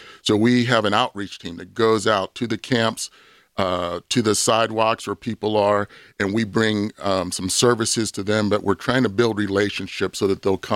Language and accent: English; Bethel Park, Pennsylvania, United States; I grew up in Bethel Park.